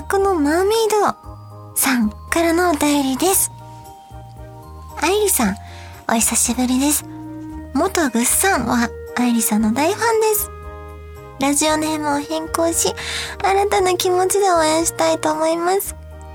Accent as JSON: {"language": "Japanese", "region": "Kansai", "country": "Japan", "lives_now": "Tokyo, Japan", "said": "で、私たち関西人なもんで、そういうところは節約できるとこはしたいよねっていうことで"}